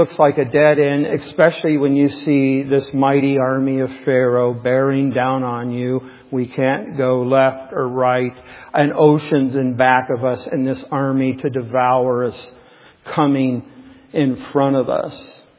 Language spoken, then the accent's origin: English; Southwest, United States; I was raised in the Southwest, so I get it a little bit.